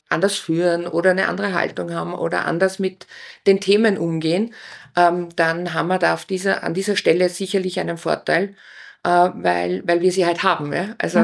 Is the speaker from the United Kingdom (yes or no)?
no; Upper Austria, Austria; born there; ich komme ja vom Land. Ich bin ja in Oberösterreich geboren und sage immer, dass ich mich so schön langsam vorgekämpft habe in die Zivilisation. Also ich habe dann in Welsch die Handelsakademie besucht und bin dann zum Studieren nach Linz gekommen.